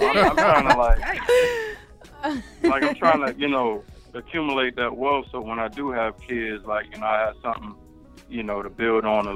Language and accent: English; Hampton Roads, Virginia, United States; now in Richmond, United States; I'm in Richmond, Virginia, but I'm actually from Hampton Roads. I don't know if you ever heard of like Virginia Beach.